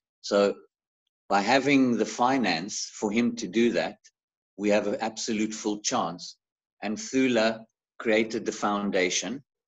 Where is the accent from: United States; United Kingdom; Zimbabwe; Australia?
Zimbabwe; when I grew up in Africa. I was actually born in Zimbabwe.